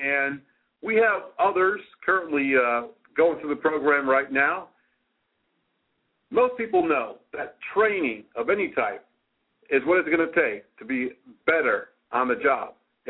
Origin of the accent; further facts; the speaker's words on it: Connecticut, United States; in Portland, Connecticut, my home state.